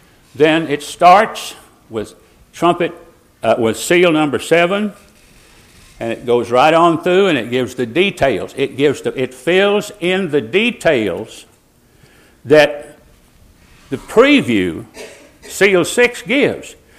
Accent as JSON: {"language": "English", "country": "Ireland", "said": "I'd make a good one, I'm full of blarney, I'm Irish."}